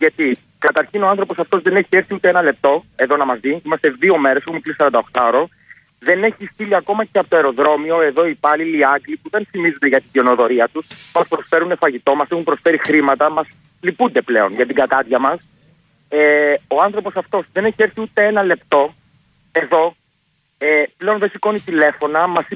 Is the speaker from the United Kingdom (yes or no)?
yes; Manchester, North West England, United Kingdom; Εγώ προσωπικά είμαι από το Manchester, που είναι στη Βόρεια Αγγλία, οπότε δεν μπορώ να γυρίσω πίσω.